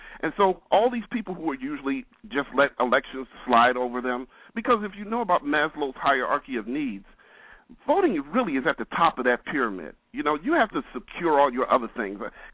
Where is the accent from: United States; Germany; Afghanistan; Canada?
United States; Chicago, Illinois; No, actually, I'm from Chicago.